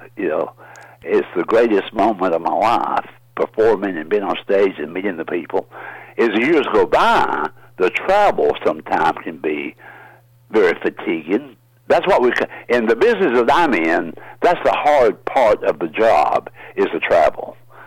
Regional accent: the South, United States; I was born and raised in the South, you know. So we refer to a grocery cart as a buggy.

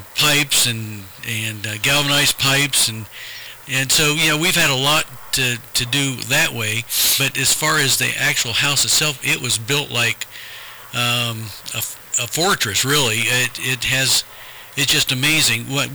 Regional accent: Marion, Ohio, United States; Well, I was born here in Marion. My wife and I both went to local schools. I went to Elgin. She went to River Valley.

